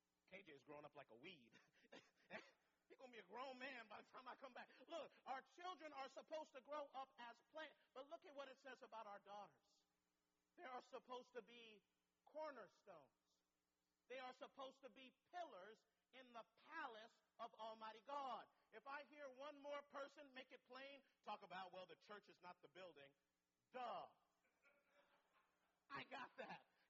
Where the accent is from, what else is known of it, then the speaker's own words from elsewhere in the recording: San Francisco, California, United States; Every act of sodomy, and I'm from San Francisco, Genesis 13:13.